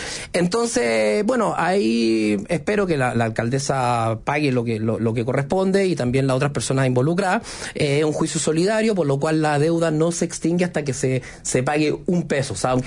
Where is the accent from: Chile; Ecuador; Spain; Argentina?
Chile; tal como los chilenos hemos tenido que poner la mano en el bolsillo en muchos lados